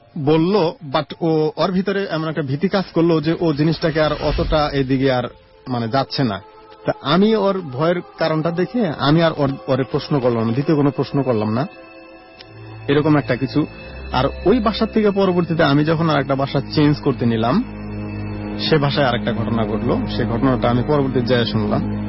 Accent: Khamarpara, Dhaka Division, Bangladesh; also born or lived in United States; Even আমার home district Tangail এবং আমার বাড়ি যে খামারপাড়া সেখানেও কিছু ঘটনা আছে।

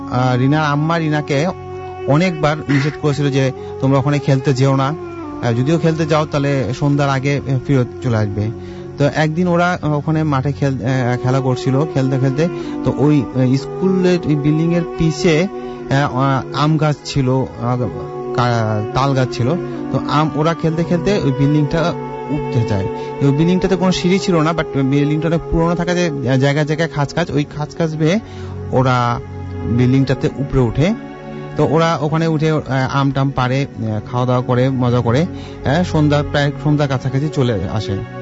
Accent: Mirpur, Dhaka Division, Bangladesh; আমি মিরপুর 12 নম্বর থেকে এসেছি।

